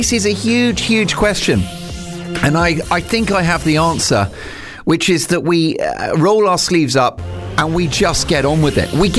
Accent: London, United Kingdom; I'm of Irish parentage. … which is a proud Irish name. And growing up in the 70s and 80s, we all, as Londoners

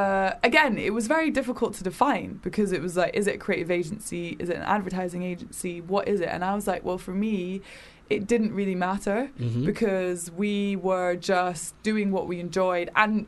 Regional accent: Edinburgh, Scotland, United Kingdom; I'm not from London, so I grew up in Edinburgh. Well, I moved around a lot, but I went to high school in Edinburgh.

